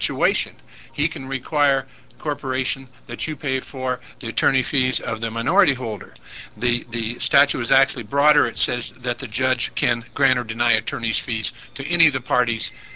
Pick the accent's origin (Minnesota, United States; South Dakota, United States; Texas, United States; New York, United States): South Dakota, United States; Rapid City; I'm from Rapid City, South Dakota, but I'm appearing here on my own behalf and as a practicing attorney.